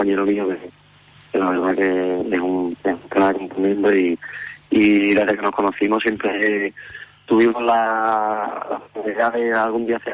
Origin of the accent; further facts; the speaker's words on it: Huelva, Andalusia, Spain; Soy de Huelva, nacido en Huelva.